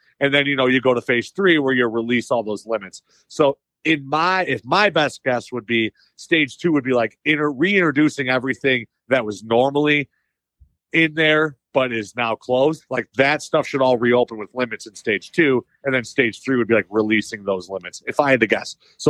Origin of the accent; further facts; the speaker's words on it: Indiana, United States; and so going back to my home state, we Indiana.